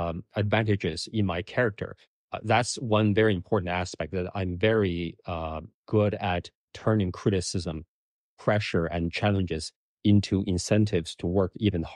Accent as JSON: {"language": "English", "town": "Harbin", "region": "Heilongjiang", "country": "China", "tie": "born or raised there", "also_born_or_lived": "Beijing", "second_language": "English", "said": "So I grew up, I was born in Harbin, and I grew up in Harbin until when I went to college in Beijing."}